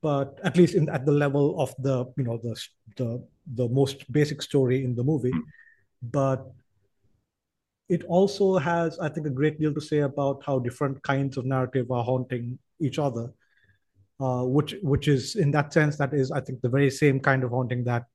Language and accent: English; Sri Lanka; because I grew up in Sri Lanka. It obviously did not air on TV here.